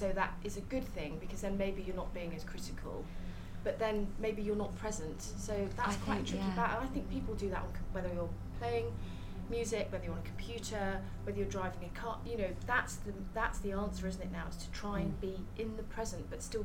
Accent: Scotland, United Kingdom; I'm from Scotland, so we all hail from Scotland.

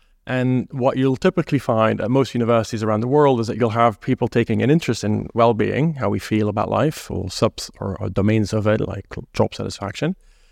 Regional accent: Belgium; born or raised there; English is a second language; moved away as an adult; also born or lived in United States

